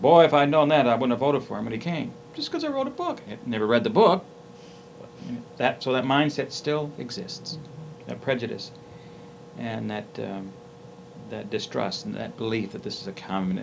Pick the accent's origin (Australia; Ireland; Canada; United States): United States; New England; I was born and raised in New England, son of a minister, grandson of a minister